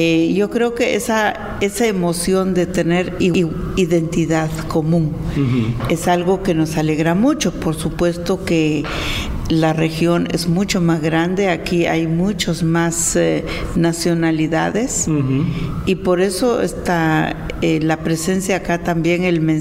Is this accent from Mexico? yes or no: no; Guatemala; pues es un gran honor para mí como mujer guatemalteca